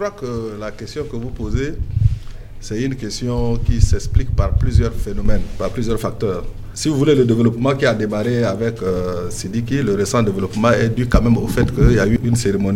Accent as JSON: {"language": "French", "country": "Central African Republic", "said": "Moi, je n'ai que la nationalité centrafricaine."}